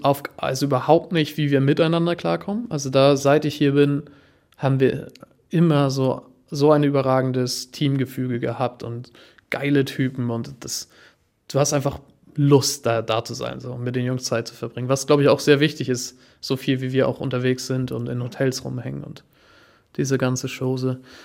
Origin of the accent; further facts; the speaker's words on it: Kiel, Schleswig-Holstein, Germany; dass ich ja als Kieler so ungefähr jeden Restaurantbesitzer auch persönlich kennen muss.